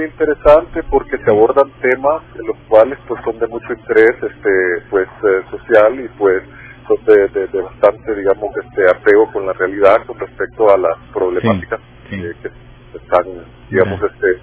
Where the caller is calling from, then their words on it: Soyapango, San Salvador, El Salvador; De aquí, de Soyapango.